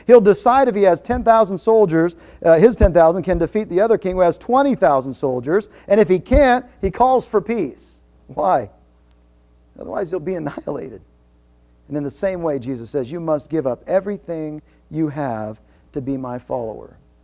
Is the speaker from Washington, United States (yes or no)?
yes; Washington, United States; I've watched several places where I grew up in Washington where a guy, you know, on a whim decided he's going to build a shed